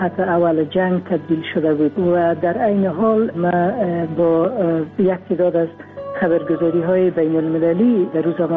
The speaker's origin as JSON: {"language": "Persian", "country": "Afghanistan", "said": "در افغانستان ما اول افغان هستیم بعد از مسلمان هستیم."}